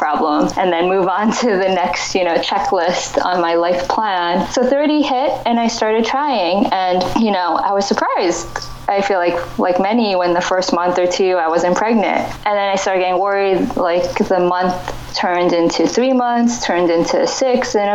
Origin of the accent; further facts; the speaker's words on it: New York, United States; Growing up, I grew up in New York and haven't really left, I guess. I went away for school but came back.